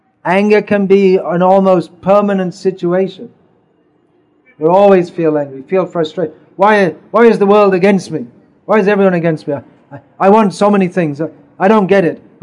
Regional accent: England, United Kingdom; born there; and I was born in England, so I think I must be English.

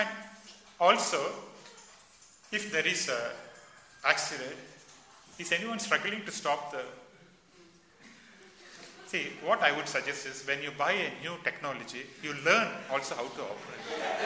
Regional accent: Coimbatore, Tamil Nadu, India; So they said, you'll be posted in Salem, you know. So I'm from Coimbatore.

